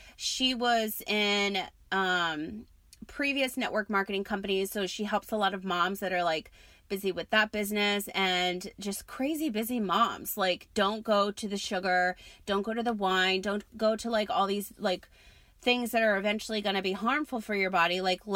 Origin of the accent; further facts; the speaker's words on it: Rhode Island, United States; now in San Diego, United States; I'm originally from Rhode Island.